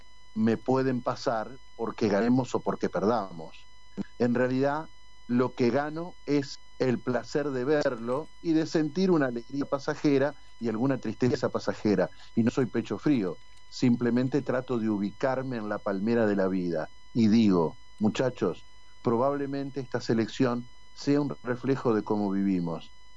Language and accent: Spanish; Argentina; Los únicos que podemos levantar la Argentina somos los argentinos.